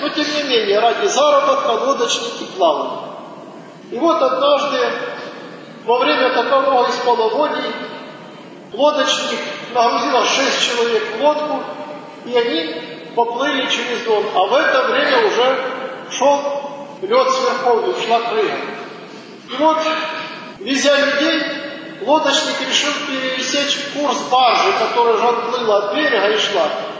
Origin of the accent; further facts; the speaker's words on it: Don, Russia; случай, который произошел в нашем селе, откуда я родом. Наше село стоит на Дону